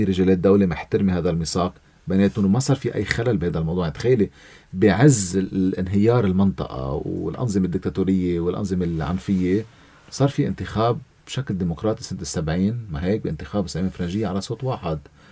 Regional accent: Lebanon; حتى نحن كلبنانيين

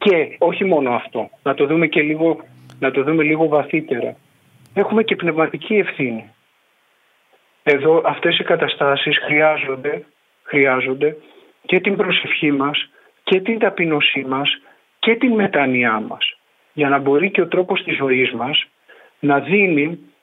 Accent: Santorini, South Aegean, Greece; Στο νησί μου, στην πατρίδα μου, στη Σαντορίνη

